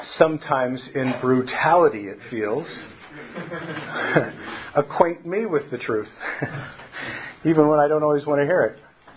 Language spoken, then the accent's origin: English; Tulare, California, United States; since I grew up in Tulare, I probably knew